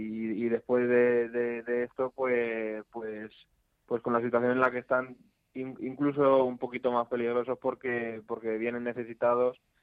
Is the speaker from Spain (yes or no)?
yes; Madrid, Community of Madrid, Spain; Madrileño del barrio de Aluche.